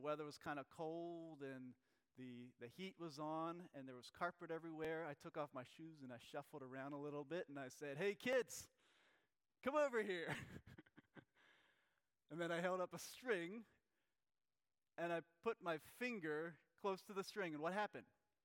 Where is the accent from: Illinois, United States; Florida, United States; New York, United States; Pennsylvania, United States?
Pennsylvania, United States; even though I grew up in Lancaster County.